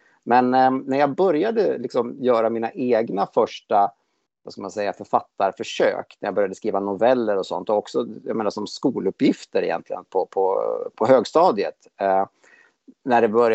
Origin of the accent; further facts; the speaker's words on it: Kungsgården, Gävleborg County, Sweden; also born or lived in Sandviken; Jag kommer ifrån Sandviken. Från början är uppvuxen i ett mindre samhälle som heter Kungsgården, som ligger en mil väster om Sandviken, där jag bodde tills jag flyttade hemifrån. När jag var 20 eller 19